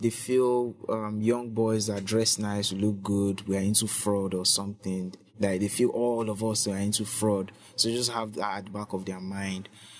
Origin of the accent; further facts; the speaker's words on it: Ibadan, Oyo, Nigeria; Ibadan is really, really nice. And growing up in Ibadan, I lived in Orita.